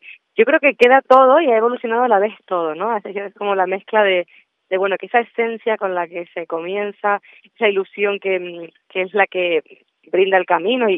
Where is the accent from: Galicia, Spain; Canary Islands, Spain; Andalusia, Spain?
Canary Islands, Spain; La Palma; born there; yo pues nací en La Palma y aunque ahora la vida, la vorágine laboral pues nos lleva por todo el mundo y casi puedes estar poquito en casa